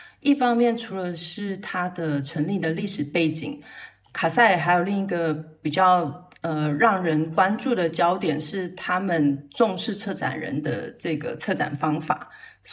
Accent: Taiwan; 譬如在我们来自台湾

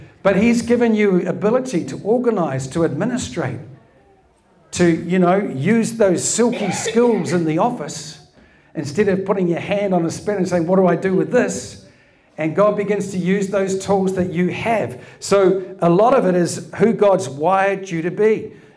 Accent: New Zealand; I'm a Kiwi. I was born and bred in New Zealand. I love my country.

